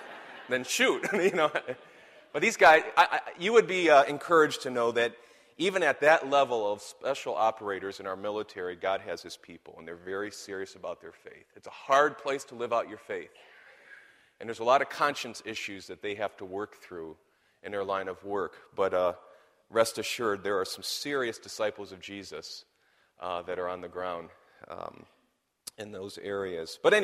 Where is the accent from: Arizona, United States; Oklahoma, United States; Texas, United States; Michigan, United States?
Michigan, United States; Pontiac; moved away as an adult; also born or lived in Detroit; my wife and I are both from Michigan. We didn't know each other up there. I was born in Detroit and grew up in the Pontiac area.